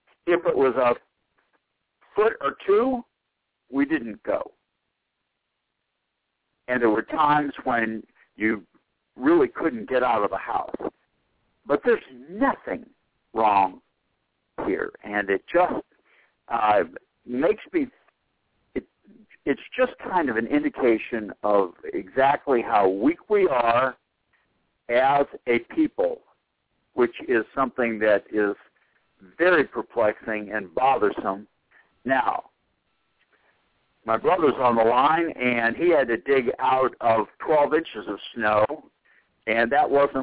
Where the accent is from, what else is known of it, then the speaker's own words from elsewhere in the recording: Boston, Massachusetts, United States; reminiscent of where I grew up in Boston